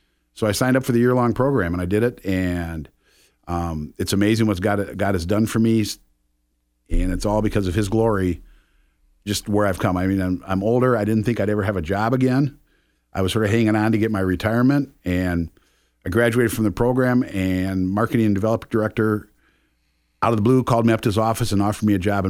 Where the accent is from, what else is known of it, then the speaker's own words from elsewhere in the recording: Wisconsin, United States; now in Winston-Salem, United States; I'm not from Winston-Salem. I'm originally from Wisconsin. I came down here, but I really came down here with the intentions of staying 2 weeks